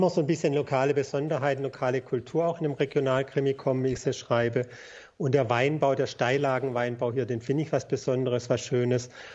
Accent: Stuttgart, Baden-Württemberg, Germany; Ich bin in Stuttgart geboren und aufgewachsen, aber meine Eltern kommen nicht von hier. Meine Eltern sind Wirtschaftsflüchtlinge, sind Zugezogene. Reichschmeckte, wie man im Schwäbischen sagt.

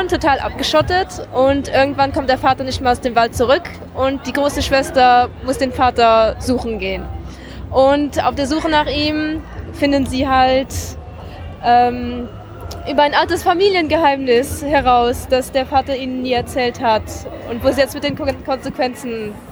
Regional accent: Luxembourg; moved away; Also ich komme aus Luxemburg und bin eigentlich in die Comic-Szene dadurch geraten, dass ich nach Berlin gegangen bin, um Illustration zu studieren.

